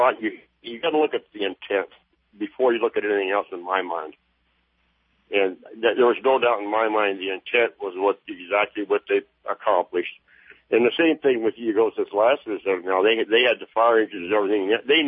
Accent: California, United States; I'm from California, and I was present during the time that they had Patty Hearst in that home in downtown Los Angeles.

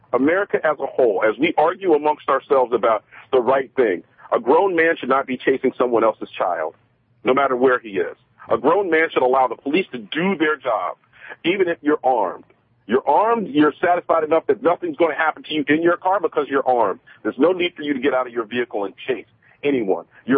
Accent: United States; moved away as an adult; now in Canada; I'm an American expat, married to a Canadian here, and just moved recently within the last 2 weeks here to Canada.

